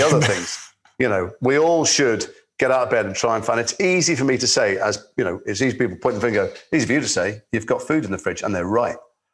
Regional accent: Liverpool, North West England, United Kingdom; but I'm from Liverpool. I was a kid. I was a teenager.

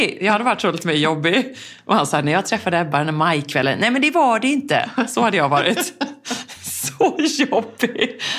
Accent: Gothenburg, Västra Götaland County, Sweden; Eftersom jag är från Göteborg.

